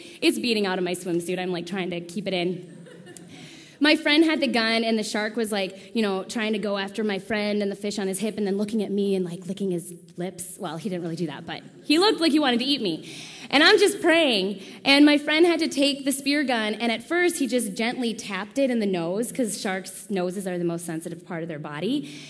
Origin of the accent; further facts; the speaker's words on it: Minneapolis, Minnesota, United States; now in Roseville, United States; I'm 27 years old. I grew up in Minneapolis. I live in Roseville.